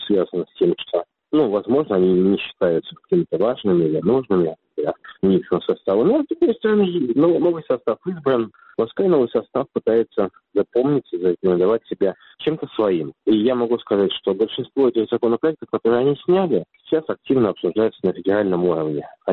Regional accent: Saint Petersburg, Russia; Лично я, как петербуржец, рожденный в Петербурге, продолжаю быть не согласен

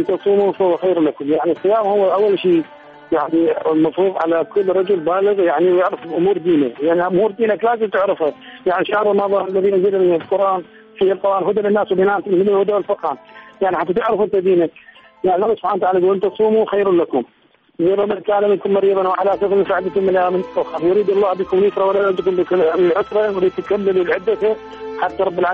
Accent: Iraq; يرجع على بلدنا كعراقيين

